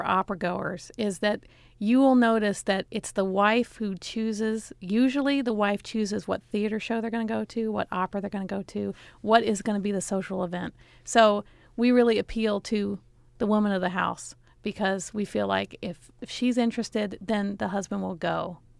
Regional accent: Illinois, United States; I only got positive messages when I was growing up in Iroquois County.

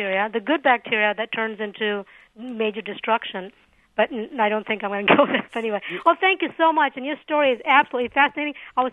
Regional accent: India; born there; because I was born in India

